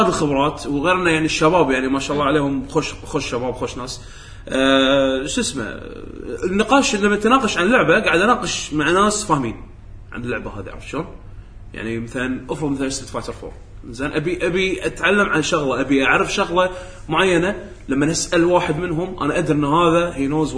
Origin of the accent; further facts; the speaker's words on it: Kuwait; قلت والله انا لاعب من الكويت